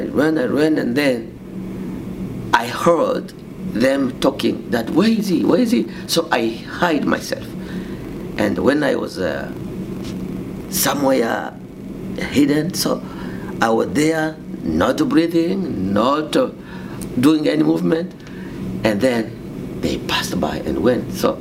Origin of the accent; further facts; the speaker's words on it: DR Congo; English is a second language; moved away as an adult; also born or lived in Kenya; So I'm a Congolese. I came from Congo. Since 2001, I went to Kenya.